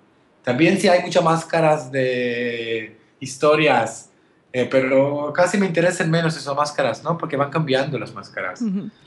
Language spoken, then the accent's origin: Spanish; Israel; Spanish is a second language; now in Spain; puedo decir que no sentí israelí en España, es decir, muchas veces la gente tiene ya una opinión sobre mi tierra